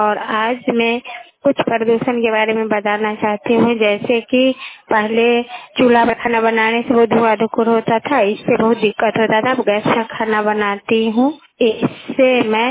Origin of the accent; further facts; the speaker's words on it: Rikha, Bihar, India; मैं लालगंज प्रखंड के रहने वाली हूँ, गांव रिक्खा